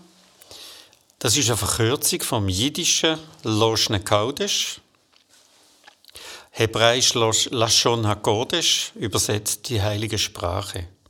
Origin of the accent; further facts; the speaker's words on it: Switzerland; das, was wir als Schweizer sonst eigentlich unter jiddischen Wörtern verstanden